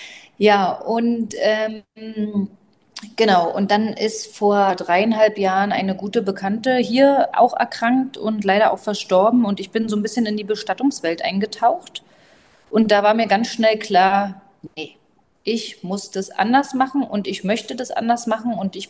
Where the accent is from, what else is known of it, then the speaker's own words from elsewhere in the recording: Berlin, Germany; now in Rügen, Germany; ich bin gebürtige Berlinerin